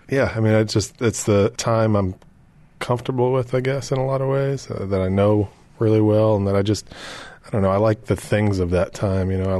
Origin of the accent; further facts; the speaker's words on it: Brooklyn, New York, United States; I grew up in Brooklyn. I grew up in Gravesend, Bensonhurst, neighborhoods of Brooklyn. So out near Coney Island.